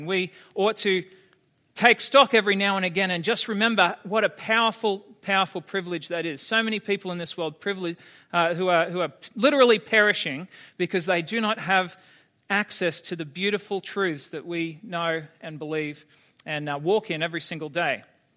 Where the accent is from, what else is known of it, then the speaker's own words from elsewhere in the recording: Queensland, Australia; also born or lived in Sydney; I grew up in South Queensland. I was born in Sydney, but grew up in South Queensland.